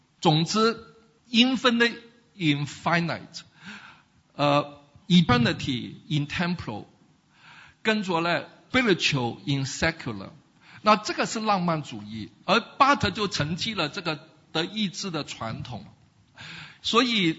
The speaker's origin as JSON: {"language": "Chinese", "country": "Hong Kong", "tie": "born or raised there", "said": "因为我在香港长大，我只知道住房叫 unit"}